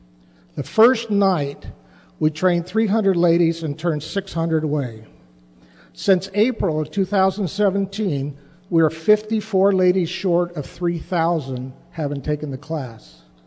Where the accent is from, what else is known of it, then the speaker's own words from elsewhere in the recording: Arizona, United States; I'm a refugee from Arizona, and I see a lot of familiar faces here.